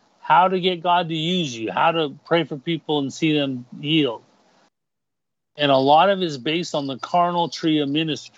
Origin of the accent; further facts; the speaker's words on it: United States; now in Canada; I'm American. I have a right. I'm a Canadian now.